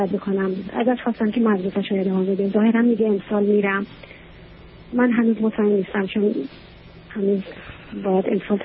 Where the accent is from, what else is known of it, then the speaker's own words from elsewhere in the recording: Iran; moved away; ما 6 سال پیش از ایران اومدیم.